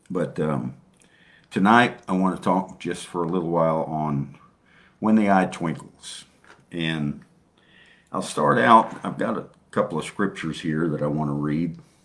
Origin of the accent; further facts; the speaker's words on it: United States; I'm from the United States, and I've been all over the world.